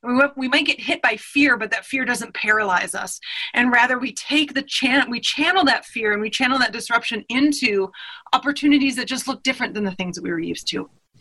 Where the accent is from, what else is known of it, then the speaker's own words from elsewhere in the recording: Detroit, Michigan, United States; Because I'm from Detroit